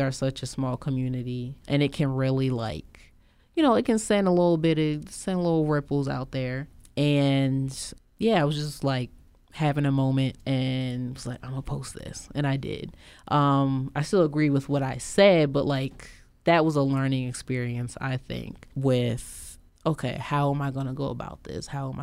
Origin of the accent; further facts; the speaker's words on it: Abingdon, Maryland, United States; also born or lived in Baltimore; I'm from Harford County. My parents are from Baltimore. I was born actually right across the street at Mercy. But I grew up in Harford County, Abingdon, Edgewood area.